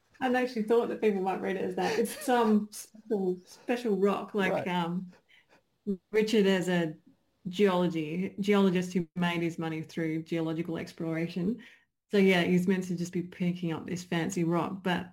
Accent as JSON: {"language": "English", "region": "Western Australia", "country": "Australia", "said": "whilst I am West Australian, I don't particularly think of it as a West Australian story."}